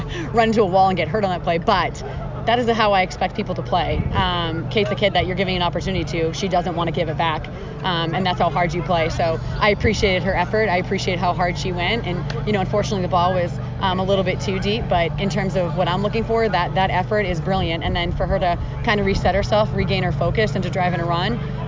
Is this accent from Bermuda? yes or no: no; Massachusetts, United States; I grew up in Massachusetts, and I played at Maine, so I had to play against them.